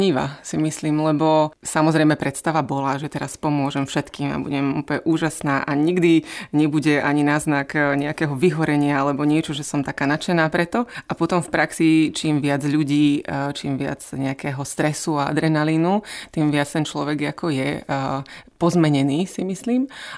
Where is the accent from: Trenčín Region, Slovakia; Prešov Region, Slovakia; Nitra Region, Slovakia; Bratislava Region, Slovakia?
Prešov Region, Slovakia; Humenné; born there; moved away as an adult; now in Czech Republic; Narodila som sa v Humennom, to je na východnom Slovensku, takže je to ďaleko odtiaľto, ale študovala som v Olomouci univerzitu, tam som spoznala svojho manžela a tak sme už zostali tu v Českej republike a vlastne tu aj s vysokou školou žijem už nejakých 19 rokov